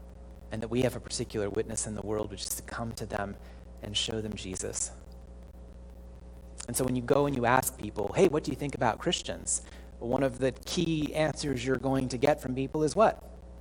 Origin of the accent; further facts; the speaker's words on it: California, United States; I grew up in California. It's very different there in terms of church going.